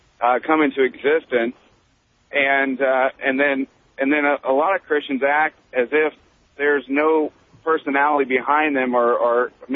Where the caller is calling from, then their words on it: Sheridan, Indiana, United States; Hey, Alex, I'm in Sheridan, Indiana